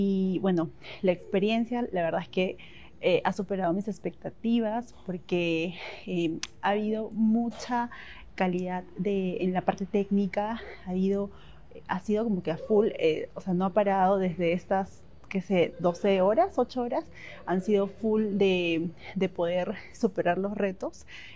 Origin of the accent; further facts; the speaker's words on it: Lima, Peru; vengo de Lima, Perú.